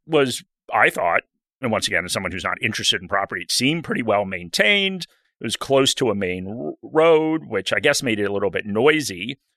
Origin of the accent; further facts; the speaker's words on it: United States; now in Sydney, Australia; I guess as an American that moved here, it's hard to explain how expensive houses are here.